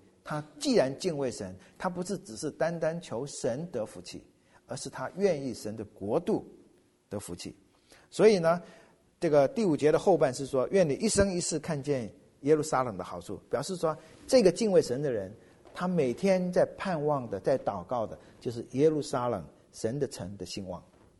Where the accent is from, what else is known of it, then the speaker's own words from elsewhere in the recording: Taiwan; 如果你记得不错，你不记得，我们台湾人都记得，因为中美建交就是台湾跟美国断交